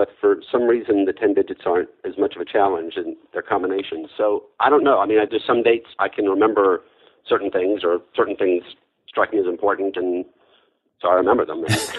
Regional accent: Birmingham, Alabama, United States; I was raised in Alabama

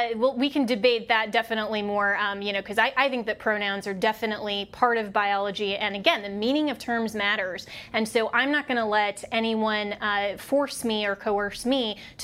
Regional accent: Colorado, United States; I'm waiting for my home state governor, you know, hey, Jared Polis, where are you at, man?

